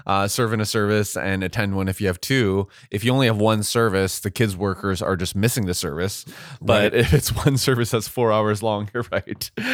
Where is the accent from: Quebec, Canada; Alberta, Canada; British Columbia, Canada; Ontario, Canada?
British Columbia, Canada; Vancouver; growing up in Vancouver, it wasn't Kenya in any means, but in an immigrant church